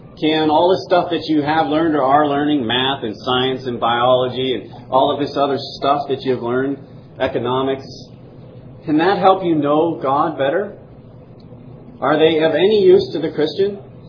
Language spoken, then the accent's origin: English; Wyoming, United States; For example, I grew up in Wyoming, in the foothills of great majestic mountains, and so I saw mighty mountains rising into the heights, and I saw all these crazy wild animals and raging rivers and all of the stuff that you would find in Wyoming.